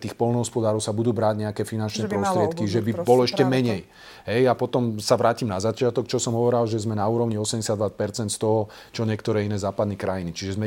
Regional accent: Trenčín Region, Slovakia; Čiže ja pochádzam z Hornej Nitry

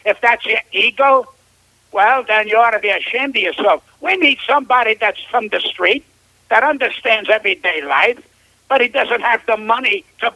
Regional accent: Brooklyn, New York, United States; I grew up in Brooklyn.

